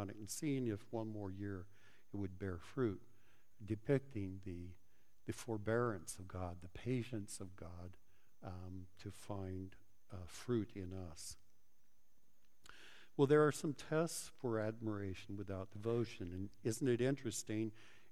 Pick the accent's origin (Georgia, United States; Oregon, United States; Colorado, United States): Colorado, United States; So I remember growing up in Colorado, we had a lot of orchards around there